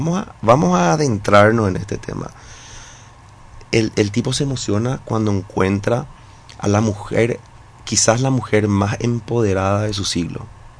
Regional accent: Paraguay; now in Dublin, Ireland; Y tenemos también, como paraguayos, nosotros sentimos así un compromiso.

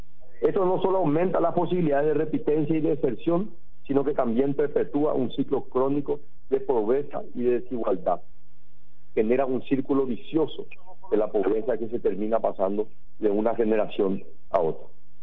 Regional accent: Paraguay; Estas cifras nos interpelan como autoridad, nos interpelan como paraguayos.

